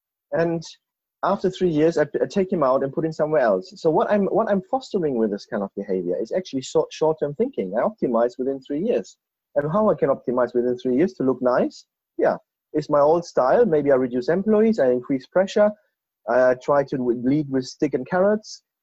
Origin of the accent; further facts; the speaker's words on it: Germany; now in United Kingdom; You know, I'm an expat from Germany. I could sit here easily 3 years